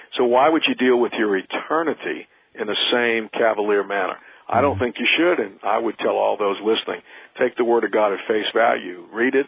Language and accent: English; New Orleans, Louisiana, United States; I grew up in New Orleans, and so it's not new to me.